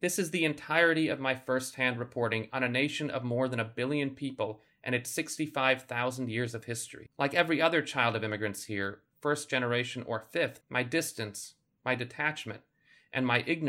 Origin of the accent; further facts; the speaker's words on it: Chicago, Illinois, United States; Growing up in Chicago in the 80s and 90s, it seemed to me that I really might be related to anyone with brown skin and a Bollywood accent.